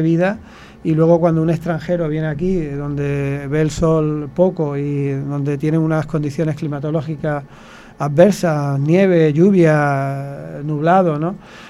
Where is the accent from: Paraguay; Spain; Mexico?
Spain; Málaga, Andalusia; como bien le he dicho antes, yo soy malagueño, llevo muchos años en el aeroclub, desde el año 95